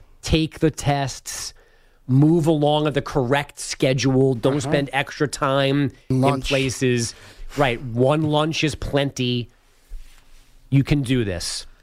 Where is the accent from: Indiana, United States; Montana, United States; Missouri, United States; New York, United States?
New York, United States; I'm a New Yorker my entire life.